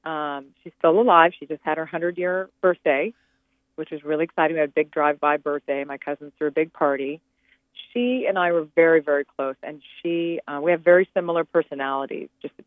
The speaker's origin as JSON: {"language": "English", "region": "Oregon", "country": "United States", "tie": "born or raised there", "said": "I grew up in Oregon. My mom's sisters married into farming families. We lived in a neighborhood development, but there was a lot of agriculture."}